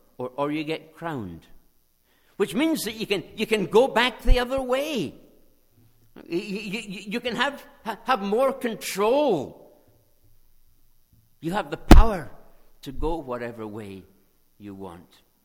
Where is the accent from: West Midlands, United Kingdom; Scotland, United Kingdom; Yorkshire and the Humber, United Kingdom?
Scotland, United Kingdom; When I grew up in Scotland, we played a board game called draughts.